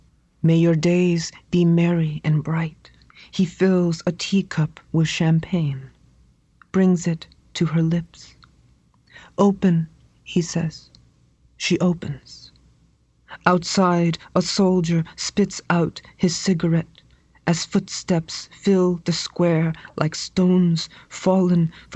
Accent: United States; I would hope that they see themselves, because I am an American.

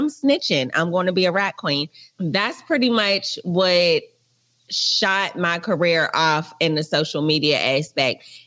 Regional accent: Charlotte, North Carolina, United States; also born or lived in Atlanta; now in Los Angeles, United States; I'm from Charlotte, North Carolina.

